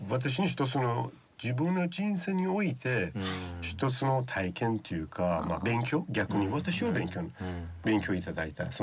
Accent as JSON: {"language": "Japanese", "town": "Tehran", "region": "Tehran Province", "country": "Iran", "moved": "yes", "lives_now": "Japan", "said": "イラン・ペルシャ出身なので、首都テヘランですね。"}